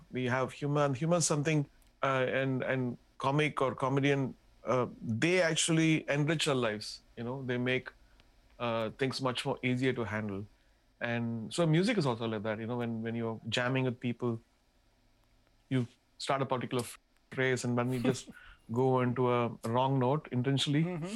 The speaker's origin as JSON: {"language": "English", "region": "Tamil Nadu", "country": "India", "first_language": "Tamil", "second_language": "English", "said": "And I come from Tamil Nadu. I speak Tamil."}